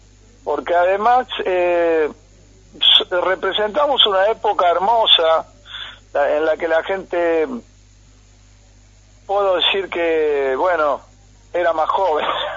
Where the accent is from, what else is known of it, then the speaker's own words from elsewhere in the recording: Las Piedras, Canelones, Uruguay; born there; lo escuché en Uruguay, pues yo nací allá en Las Piedras